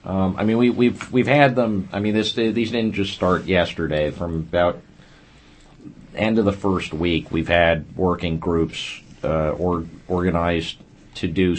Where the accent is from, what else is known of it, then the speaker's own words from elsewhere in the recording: Saratoga, New York, United States; I grew up in upstate New York in Saratoga Springs, and Saratoga Springs is probably about 98% white